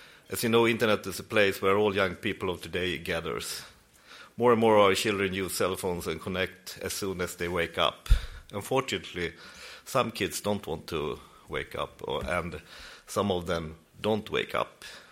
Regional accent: Sweden; from the same country as Göran Morby, Sweden.

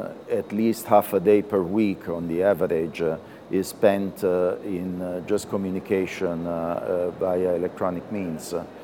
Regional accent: Italy; I come from Italy.

